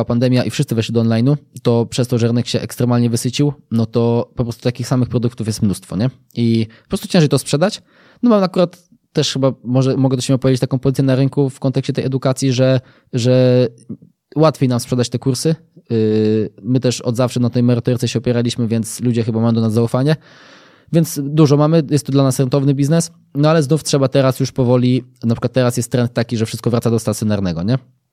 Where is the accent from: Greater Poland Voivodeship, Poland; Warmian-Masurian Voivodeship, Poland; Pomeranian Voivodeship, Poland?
Pomeranian Voivodeship, Poland; Gdańsk; ja jestem z Gdańska